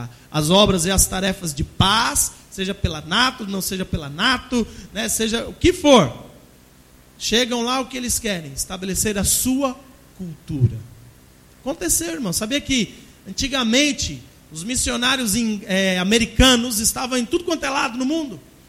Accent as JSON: {"language": "Portuguese", "country": "Brazil", "lives_now": "Portugal", "said": "Não é porque eu sou brasileiro, vivo em Portugal, passo por isso"}